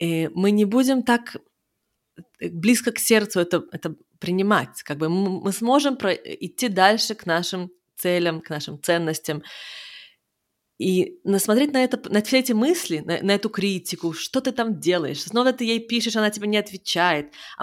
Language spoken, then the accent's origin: Russian; Israel; И мы выросли в Израиле.